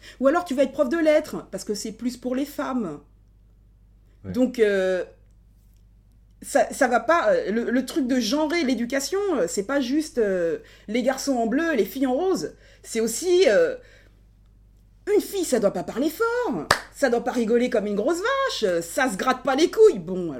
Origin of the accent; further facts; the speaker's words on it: France; born there; Alors, moi, je suis noire, hein, je suis une femme, je suis née en France.